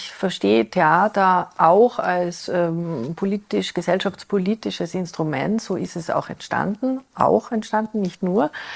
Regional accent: Linz, Upper Austria, Austria; Ich komme ja aus Linz, also aus Ostösterreich

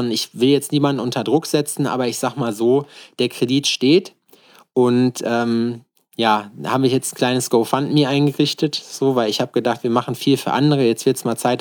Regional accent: Schalksmühle, North Rhine-Westphalia, Germany; also born or lived in Lüdenscheid; In Lüdenscheid. Das ist ein... Also in Lüdenscheid wurde ich geboren, aufgewachsen in Schalksmühle

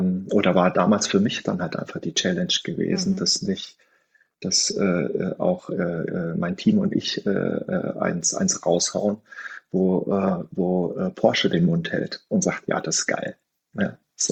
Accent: Rhineland, Germany; now in Stuttgart, Germany; als Rheinländer nach Stuttgart zu gehen

